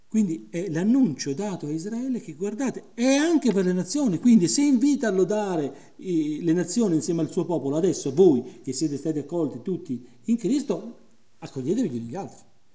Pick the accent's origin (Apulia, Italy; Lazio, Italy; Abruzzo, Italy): Lazio, Italy; Rome; io sono romano, c'ho una mia certa cultura